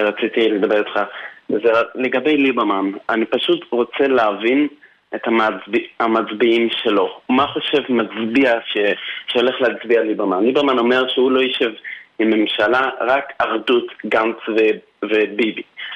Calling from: London, United Kingdom; אני מטלפן מלונדון, אני גר בלונדון.

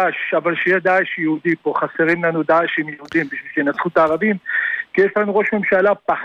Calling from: Bat Yam, Tel Aviv District, Israel; אני מאזור המרכז, אני מבת ים.

